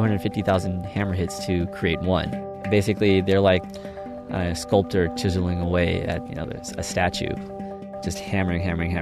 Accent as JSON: {"language": "English", "town": "El Sobrante", "region": "California", "country": "United States", "said": "I'm from El Sobrante, California."}